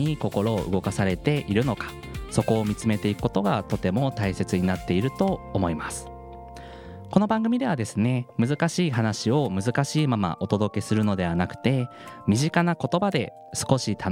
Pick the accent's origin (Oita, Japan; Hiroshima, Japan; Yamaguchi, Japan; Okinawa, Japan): Hiroshima, Japan; now in Kyoto, Japan; 僕は広島県出身で、現在は京都にある京都芸術大学というところで大学教員をしながら